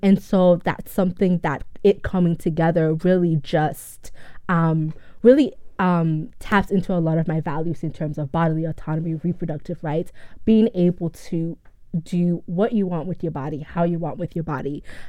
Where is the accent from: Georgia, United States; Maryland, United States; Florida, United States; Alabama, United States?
Maryland, United States; also born or lived in Nigeria; So I'm Nigerian, right? Born in Nigeria, raised in Maryland, and grew up in this household that was very traditional, very patriarchal.